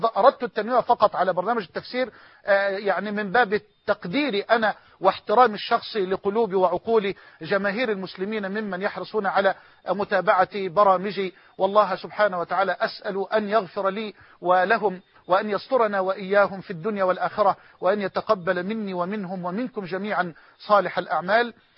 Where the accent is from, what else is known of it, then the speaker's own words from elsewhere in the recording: Egypt; وأن يجعل بلدنا مصر أمنا أمانا سخاء رخاء